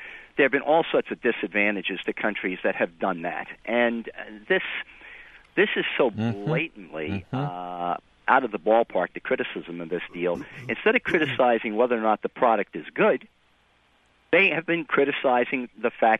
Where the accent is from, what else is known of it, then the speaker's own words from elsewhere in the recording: United States; but I am a Democrat and I'm an American taxpayer.